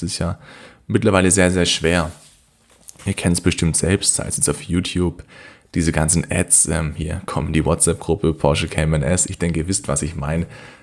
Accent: Kornwestheim, Baden-Württemberg, Germany; ich komme aus Kornwestheim, das ist eine Stadt, ja, mittelgroß, ich glaube mittlerweile 35.000 Einwohner, circa 10 Minuten weg von Stuttgart.

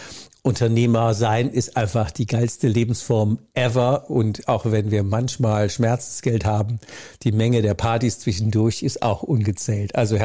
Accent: North Rhine-Westphalia, Germany; wir sind beide Rheinländer

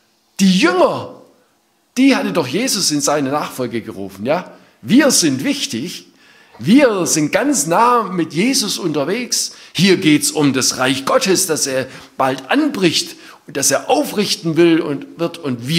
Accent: Baden-Württemberg, Germany; bei uns im Schwabenland sagt man, der hat gelebt wie der Lump am Stecken, ja.

